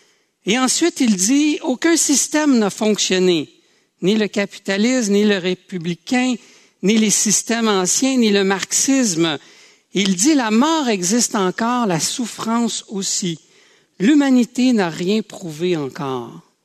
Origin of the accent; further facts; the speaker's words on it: Quebec, Canada; est possible de trouver une réponse à ce que nous sommes et là où on s'en va sans revenir en arrière en tant que Québécois.